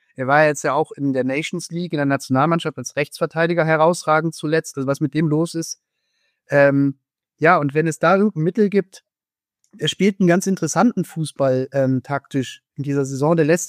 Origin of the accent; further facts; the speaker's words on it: Rhineland, Germany; now in Munich, Germany; ich bin ja kein Süddeutscher, ich bin selbst Rheinländer und mich hat es hier nur beruflich hin verschlagen nach München.